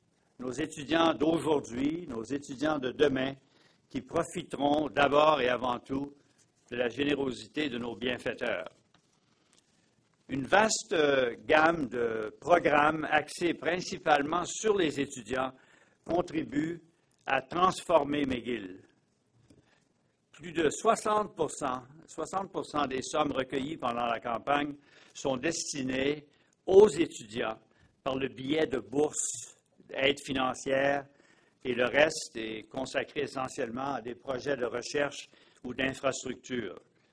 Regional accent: Quebec, Canada; Et oui, en tant que Québécois, je suis particulièrement fier

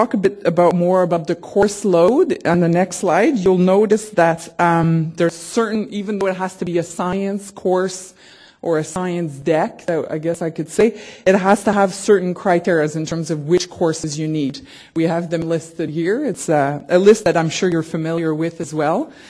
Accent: Quebec City, Quebec, Canada; J'ai étudié ici aussi. Je viens de Québec, alors puis c'était ma première fois à étudier en anglais.

